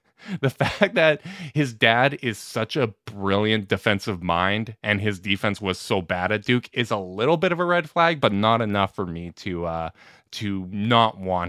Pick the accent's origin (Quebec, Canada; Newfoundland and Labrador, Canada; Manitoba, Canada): Manitoba, Canada; Winnipeg; there are some drawbacks of growing up in Winnipeg